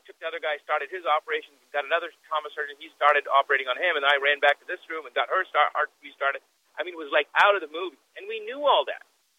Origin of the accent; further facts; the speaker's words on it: Midwest, United States; but I had never known anybody personally where I grew up in the Midwest.